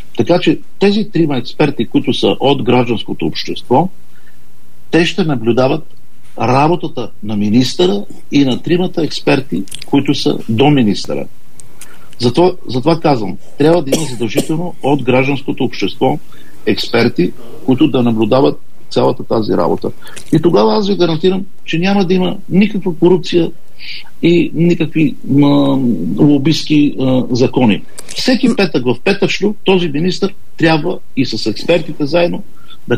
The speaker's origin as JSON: {"language": "Bulgarian", "region": "Blagoevgrad Province", "country": "Bulgaria", "said": "Аз съм един нормален човек, който съм от Пиринския край"}